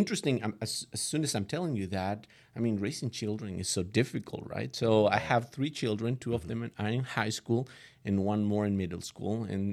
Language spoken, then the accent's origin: English; Mexico; English is a second language; I'm originally from Mexico.